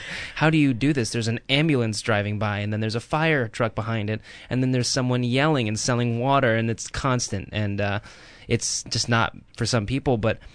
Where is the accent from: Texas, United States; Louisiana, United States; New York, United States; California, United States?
New York, United States; as a New Yorker, going out there is like